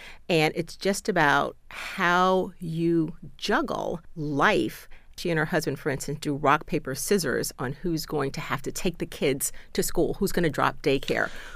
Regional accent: New York, United States; And I could relate because I grew up in New York.

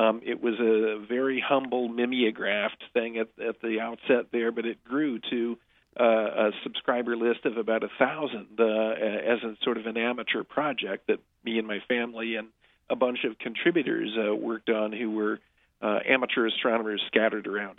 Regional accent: Oxford, Ohio, United States; I do, yeah. I grew up in Oxford, where my father is an emeritus professor, now long retired, of chemistry at Miami.

